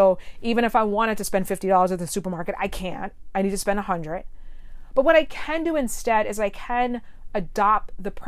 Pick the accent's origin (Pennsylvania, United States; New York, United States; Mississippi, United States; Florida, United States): New York, United States; I'm a New Yorker, right? Like, so I, you know, I keeps it real.